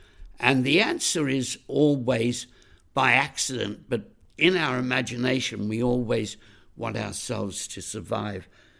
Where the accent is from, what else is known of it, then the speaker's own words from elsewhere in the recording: Australia; I'm a hillbilly from Australia